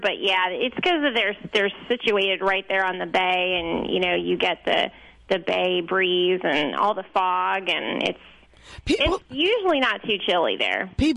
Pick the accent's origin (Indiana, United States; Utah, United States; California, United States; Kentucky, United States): California, United States; So I'm actually from the west coast of California.